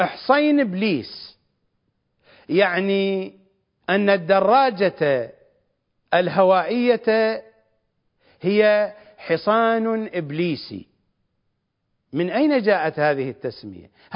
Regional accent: Iraq; نحن عندنا في العراق لا زال كبار السن ولا زال القرويون

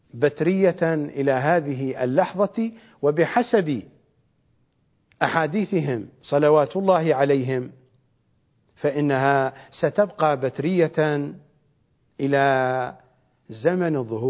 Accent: Iraq; في لهجتنا الشعبية العراقية يعني سرابيت

